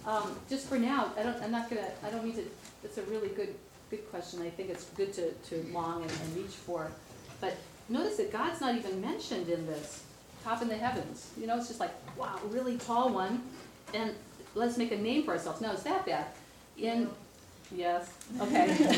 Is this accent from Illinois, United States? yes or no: yes; Chicago, Illinois, United States; And I'm being from Chicago with the Willis Tower, the former Sears Tower.